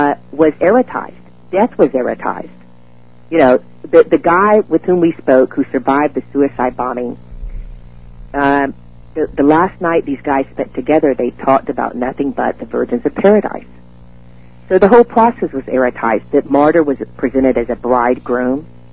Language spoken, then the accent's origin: English; the South, United States